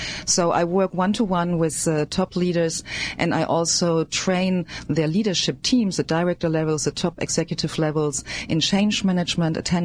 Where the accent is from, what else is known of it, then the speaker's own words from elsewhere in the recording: Germany; English is a second language; moved away as an adult; now in United States; Well, you might already know that from my accent. Yes, I am German. I moved here to the United States 7.5 years ago.